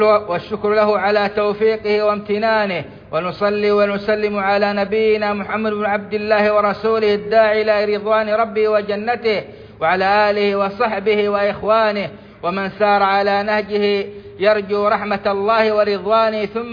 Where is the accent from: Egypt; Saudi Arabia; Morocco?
Saudi Arabia; فاللهم أدم على بلادنا السعودية أمنها وإيمانها